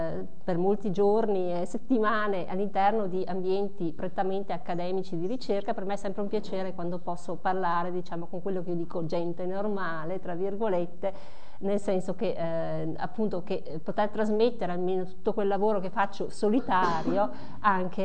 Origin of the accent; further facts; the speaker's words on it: Veneto, Italy; now in Trentino, Italy; per me che sono veneta di ritornare anche almeno per un giorno o due nella mia regione, adesso che vivo in Trentino, anche se non è molto lontano.